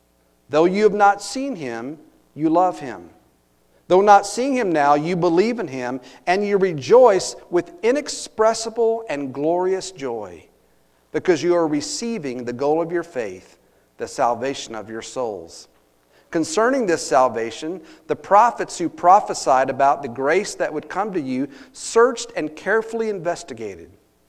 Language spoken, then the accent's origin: English; Glen Rose, Texas, United States; whenever I'm down in my hometown of Glen Rose, Texas, I always take time to visit Squaw Creek Cemetery.